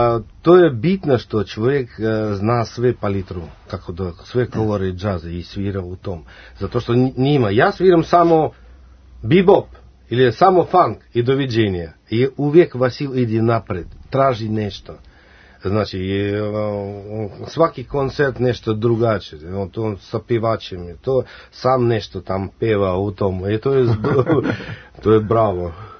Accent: Russia; Serbian is a second language; sad ja kao Rus tu, Ruska, to je internacionalna, ruska-srpska istina

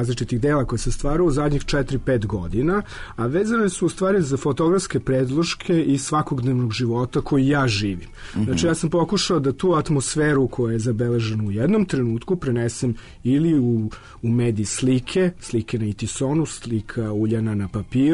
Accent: Belgrade, Serbia; now in France; ja sam Beograđanin, ovdje imam porodicu, prijatelje

